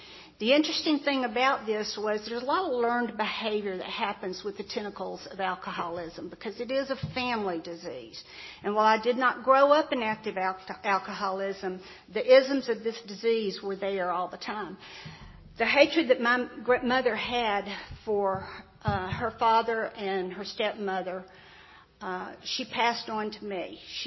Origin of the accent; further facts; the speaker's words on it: Atlanta, Georgia, United States; So I was born in Atlanta. I'm an Atlanta native. I've always lived around metropolitan Atlanta.